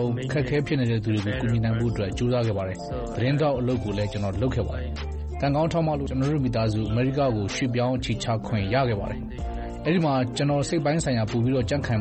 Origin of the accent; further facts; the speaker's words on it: Maungdaw, Rakhine State, Myanmar; born there; ကျွန်တော်ကမောင်နှောင်းမှာမွေးရပါကျွန်တော်မွေးခဲ့တဲ့လူမှုပတ်ဝန်းကျင်ကအိုးမဲ့အိမ်မဲ့နဲ့နေရွှန့်ဆွန့်ကထွက်ပြေးရတဲ့အခြေအနေတွေလူမျိုးတုံးတပ်ဖြတ်မှုကိုကျင်းပများစွာခံခဲ့ရတဲ့ပတ်ဝန်းကျင်ပေါ့